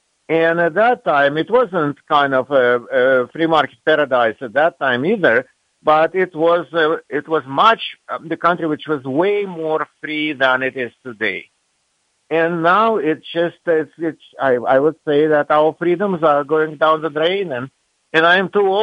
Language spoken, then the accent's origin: English; Russia; English is a second language; I have a pretty bizarre background. I was raised in the Soviet Union and royally brainwashed there. And I went to the Moscow State University